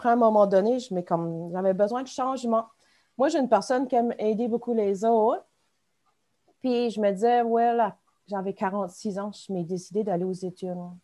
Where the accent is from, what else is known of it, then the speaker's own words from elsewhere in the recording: Caraquet, New Brunswick, Canada; now in Bertrand, Canada; j'ai 47 ans. Moi, j'habite de la péninsule acadienne. Je viens de Caraquet, mais j'habite présentement à Bertrand.